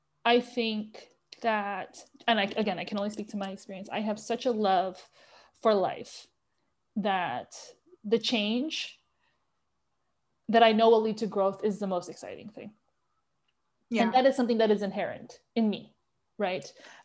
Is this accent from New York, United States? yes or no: yes; New York, United States; I wanted nothing more because I grew up in New York watching women do that on the subway every day.